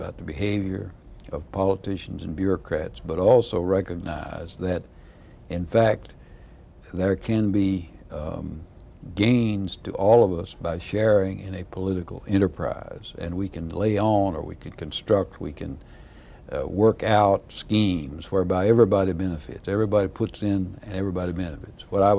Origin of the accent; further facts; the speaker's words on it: the South, United States; As a Southerner